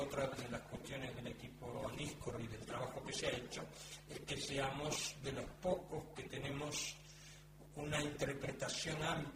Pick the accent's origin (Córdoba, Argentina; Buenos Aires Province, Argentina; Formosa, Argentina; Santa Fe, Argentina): Buenos Aires Province, Argentina; Bahía Blanca; que los dos somos de Bahía Blanca